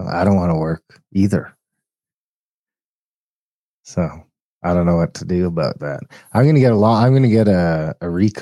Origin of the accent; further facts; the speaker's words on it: United States; I come from the States, so has to go through customs, which is CBSA